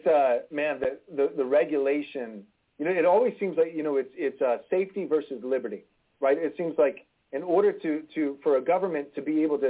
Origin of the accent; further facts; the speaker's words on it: Texas, United States; now in California, United States; I grew up in Texas, and at the end of this year, I'm taking, you know, leading a team of 20 people out of California, leaving our church to plant a new church in the Republic of Texas, going back.